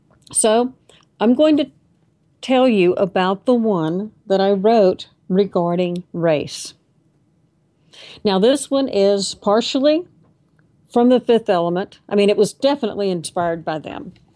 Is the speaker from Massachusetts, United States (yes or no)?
no; Texas, United States; And, you know, I'm also a sixth generation Texan.